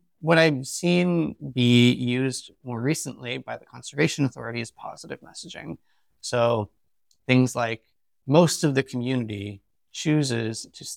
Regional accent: Toronto, Ontario, Canada; now in London, United Kingdom; I come from the Greater Toronto area. I grew up in a subdivision, and I think I appreciate London more because of my background and kind of growing up in an urban sprawl landscape.

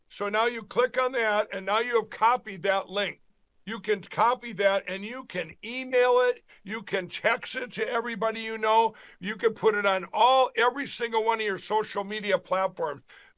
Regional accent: Minnesota, United States; So let's go to my home state of Minnesota.

